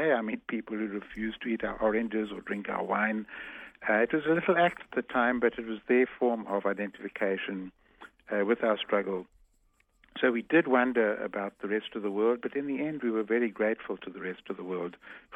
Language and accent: English; South Africa; I am South African. I'm going to go back one day, and I must take back every bit of knowledge that will be useful for the rebuilding of our country.